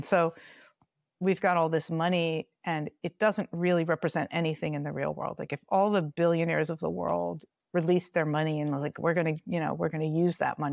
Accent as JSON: {"language": "English", "country": "United States", "tie": "born or raised there", "said": "Because I was growing up in America and that Yugoslavia was this like evil communist state"}